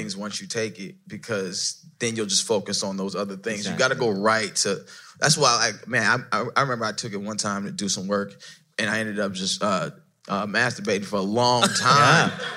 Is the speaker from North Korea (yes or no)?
no; Mississippi, United States; we're from the South, Mississippi, so you know the story.